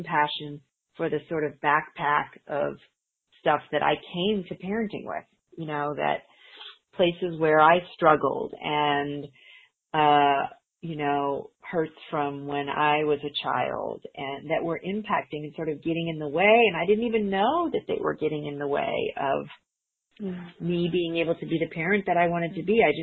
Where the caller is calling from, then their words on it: Austin, Texas, United States; Anyway, I'm calling from Austin.